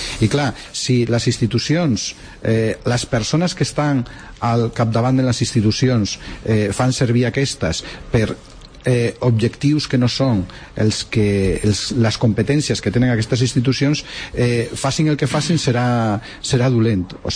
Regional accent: Catalonia, Spain; nosaltres com a catalans no demanem permís per ser espanyols

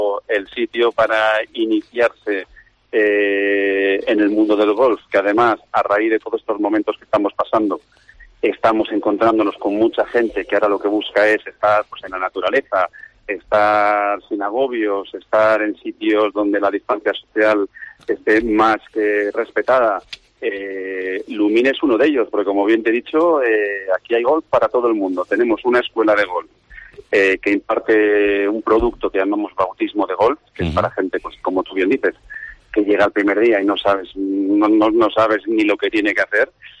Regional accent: Santander, Cantabria, Spain; o sea, yo vengo de Santander, que siempre he dicho que es la ciudad más bonita de España.

